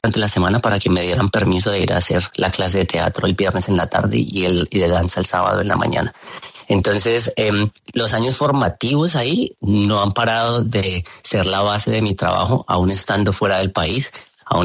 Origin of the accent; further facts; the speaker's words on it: Colombia; de donde yo vengo, ¿no? De un barrio en formación y de las personas que están allí, mis padres, mis abuelos, mi familia, como queriendo salir adelante, ¿no? ¿Cómo salimos adelante? Que es esta gran meta que tenemos todos los colombianos